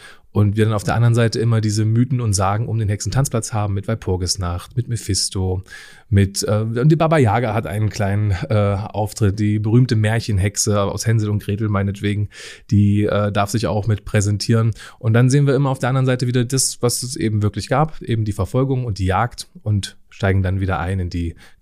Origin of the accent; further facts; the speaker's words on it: Aschersleben, Saxony-Anhalt, Germany; born there; now in Magdeburg, Germany; komme gebürtig aus Aschersleben, wohne jetzt in Magdeburg